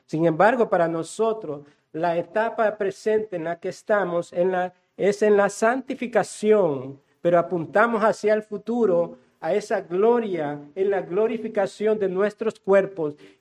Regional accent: Honduras; aquí creo que todos somos hondureños, tenemos una identidad, nos identifica como ciudadanos de un país

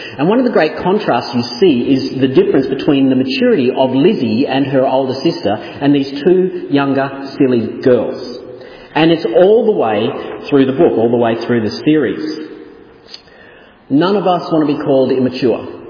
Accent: Australia; So I'm an Australian. Australian men like to be men, okay?

